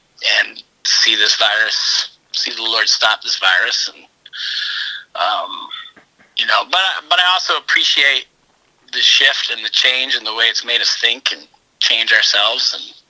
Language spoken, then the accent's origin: English; East Coast, United States; And then when I was about 5 weeks old, we moved to the East Coast. So I grew up on the East Coast, but I have some roots here